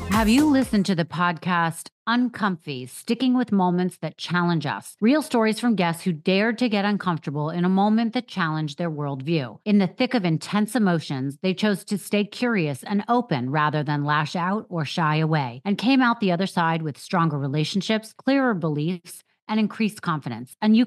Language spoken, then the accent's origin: English; New York City, New York, United States; listen, I'm from New York City.